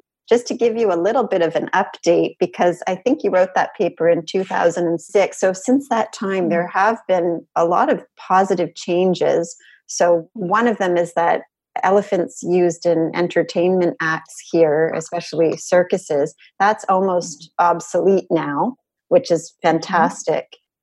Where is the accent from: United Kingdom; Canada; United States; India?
Canada; Toronto, Ontario; I grew up in Toronto, and I grew up being taken to the Toronto Zoo and being taken to look at the elephants.